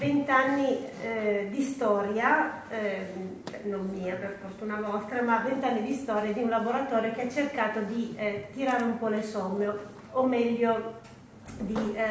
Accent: Piedmont, Italy; now in Milan, Italy; io poi sono piemontese di origine, ormai di adozione milanese, di 20 anni fa, anche di più

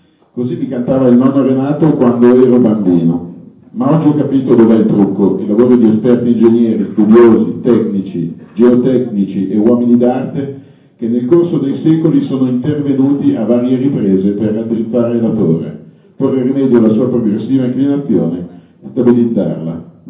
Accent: Legnano, Lombardy, Italy; Legnano è la mia città natale, ma ha segnato con taluni suoi ambienti anche il mio esordio professionale

